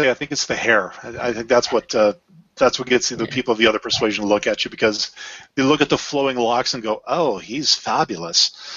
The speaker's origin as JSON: {"language": "English", "country": "Canada", "said": "I'm Canadian. It's in my blood, all right?"}